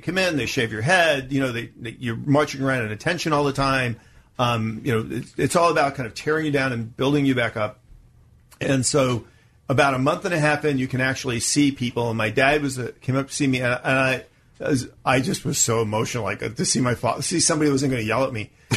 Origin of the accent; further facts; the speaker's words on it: Bronx, New York, United States; born there; also born or lived in Long Island; Well, first of all, I was born in the South. In the South Bronx. And, you know, like all Italians, you move to Long Island.